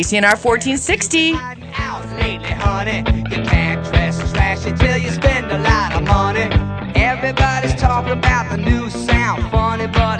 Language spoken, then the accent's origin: English; California, United States; I said, I'm from California. White is good anytime.